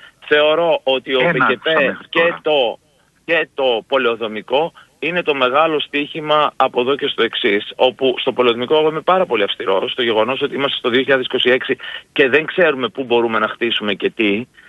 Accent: Thessaloniki, Central Macedonia, Greece; είμαστε και συμπατριώτες από τη Θεσσαλονίκη

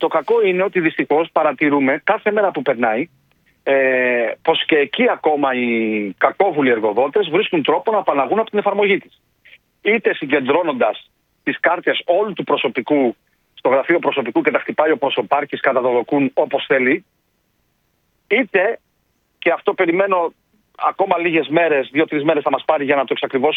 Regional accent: Greece; Αγαπάω πολύ την πατρίδα μου και έχουμε κάνει τεράστια προσπάθεια και την έχουμε φέρει στις πρώτες θέσεις των προτιμήσεων των επισκεπτών. Αυτό έρχονται στη χώρα μας να δουν. Την Ακρόπολη μας

